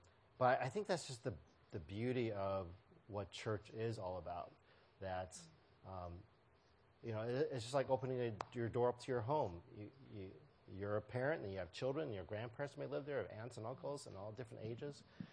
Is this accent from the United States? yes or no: yes; United States; When I was growing up in America, my friends were all sort of free-range kids, roaming kids who went anywhere, anytime.